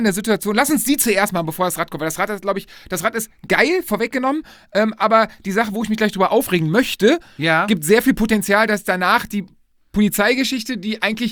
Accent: Lohmar, North Rhine-Westphalia, Germany; Wir waren, sind dann nach Lohmar zurückgekommen, mein Heimatdorf.

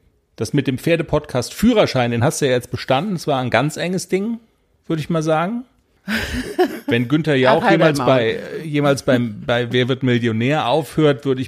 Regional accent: North Rhine-Westphalia, Germany; im Westfälischen, wo ich herkomme

